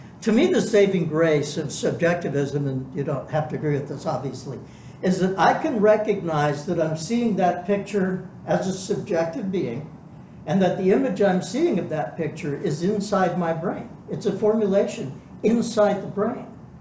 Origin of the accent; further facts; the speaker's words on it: California, United States; I grew up in Southern California, we go camping out in the desert a lot.